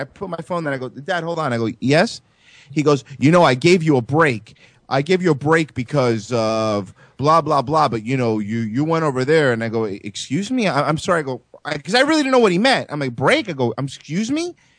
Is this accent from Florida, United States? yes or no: yes; Florida, United States; sir, I'm sorry, I'm from Florida. I'm not from around here.